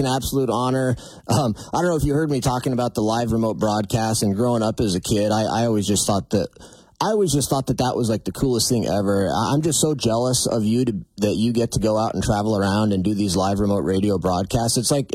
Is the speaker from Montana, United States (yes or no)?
yes; Manhattan, Montana, United States; now in Billings, United States; I'm an attorney here in Billings. I'm from Manhattan, Montana.